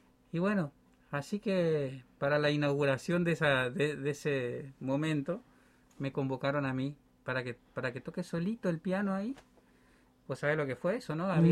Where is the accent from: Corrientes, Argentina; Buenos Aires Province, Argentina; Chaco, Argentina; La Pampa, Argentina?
Corrientes, Argentina; La Cruz; also born or lived in Paso de los Libres; como soy de Paso Los Libres, criado en la cruz